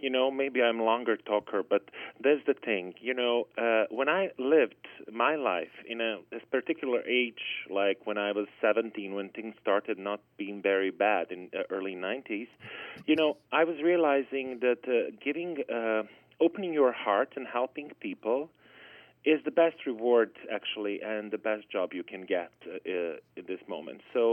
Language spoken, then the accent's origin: English; Bosnia & Herzegovina; English is a second language; Originally, I'm coming from Bosnia in Herzegovina, and I'm coming from something what is called mixed marriage, where, you know, father is like kind of Bosnian Muslim and mother is ethnic Serb from Serbia.